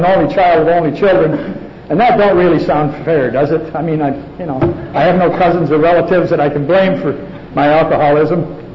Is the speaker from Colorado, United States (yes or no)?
no; New York, United States; also born or lived in Oregon; I am not a hick from Oregon. I happened to live in Oregon for a while. I'm a hick from New York State.